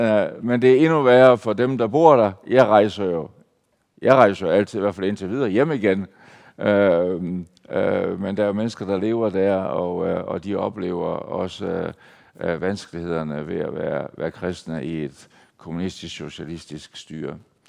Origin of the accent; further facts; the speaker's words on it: Aalborg, North Denmark Region, Denmark; born there; Og det er altid godt at være her i Aalborg, min fødeby.